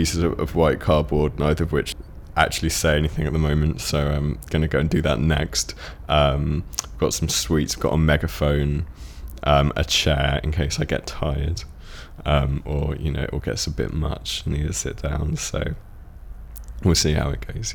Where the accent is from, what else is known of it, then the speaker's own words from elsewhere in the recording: Tadley, South East England, United Kingdom; I was born on 21st of February 1987 and I'm from Tadley, which is in Hampshire, south of England.